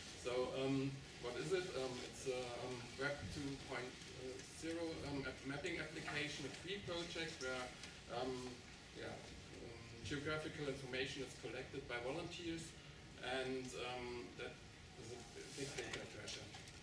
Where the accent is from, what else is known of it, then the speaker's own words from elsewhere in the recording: Germany; English is a second language; and I'm from Germany